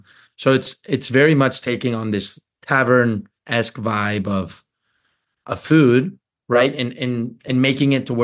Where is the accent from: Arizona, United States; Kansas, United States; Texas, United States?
Texas, United States; Houston; I'm personally from Houston and I've never worked in Houston or had the opportunity to.